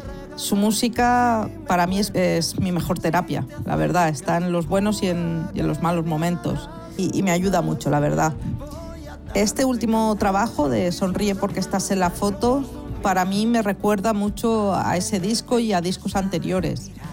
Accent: Elche, Valencian Community, Spain

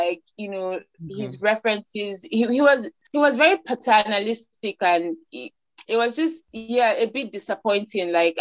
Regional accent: Nigeria; accent: Nigerian; over here, I'm seen as a Nigerian, my accent, you know, the girl from Nigeria.

